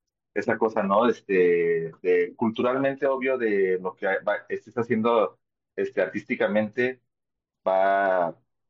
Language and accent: Spanish; California, United States; obvio, somos de California.